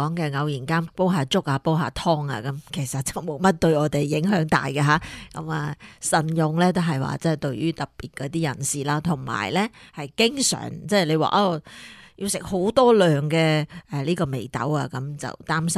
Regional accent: Guangdong, China

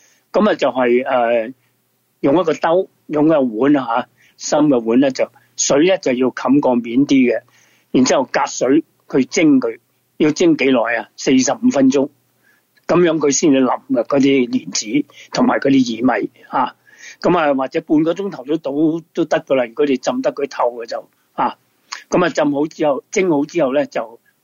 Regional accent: China; 因为我哋中国人有一句叫做啊，食饭嘅时间

